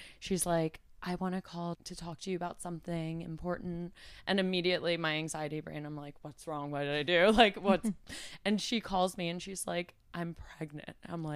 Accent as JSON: {"language": "English", "region": "New York", "country": "United States", "tie": "born or raised there", "said": "growing up in New York, I've always kind of been like"}